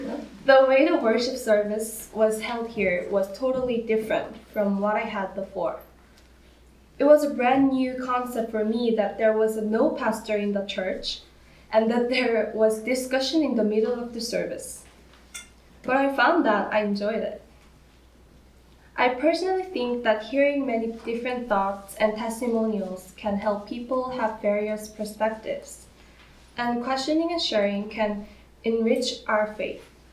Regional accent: Chuncheon, Gangwon, South Korea; I was born and raised in Chuncheon, Korea. And I grew up in a very Christian family because both my parents' families were Christian.

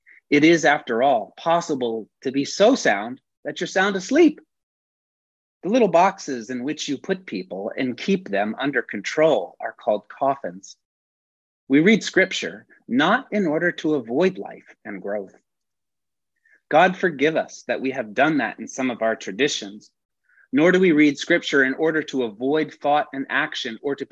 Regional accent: Pennsylvania, United States; I grew up in Bucks County in Pennsylvania, which is right next to Lancaster County.

